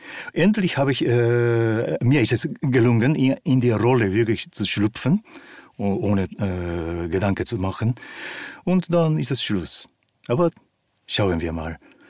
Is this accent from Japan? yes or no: yes; Japan; Ich bin in Japan aufgewachsen und immer ferngeguckt und das kann ich.